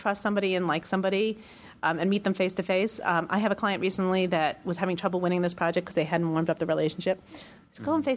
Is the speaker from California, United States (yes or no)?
no; New York, United States; look, I am brutally honest. I'm a New Yorker.